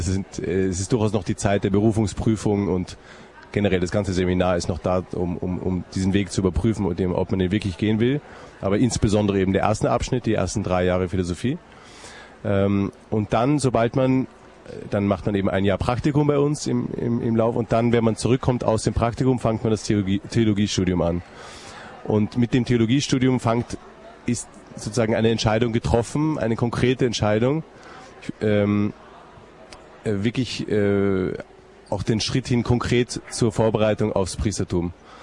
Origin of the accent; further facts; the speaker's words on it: Vienna, Austria; Also ich komme aus Wien auch wenn man das nicht unmittelbar hört unbedingt. Ich bin nämlich auch ein bisschen ein Muttersöhnchen und meine Mutter ist Deutsche.